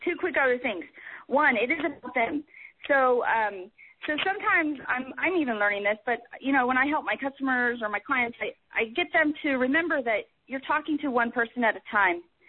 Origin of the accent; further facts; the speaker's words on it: California, United States; I speak Spanish, and I grew up in California, so that pretty much makes me qualified.